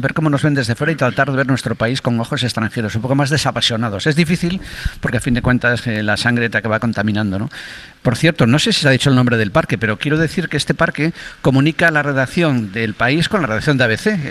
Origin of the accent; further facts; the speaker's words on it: Galicia, Spain; yo soy gallego, pero siempre he dicho que me gustaría ser portugués